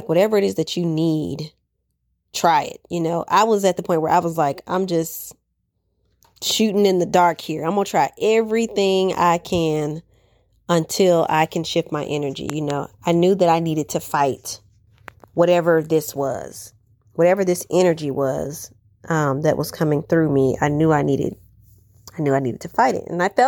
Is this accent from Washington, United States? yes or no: no; Atlanta, Georgia, United States; moved away as an adult; because my life has shifted over the last 2 years when I left my job and I left my hometown in Atlanta.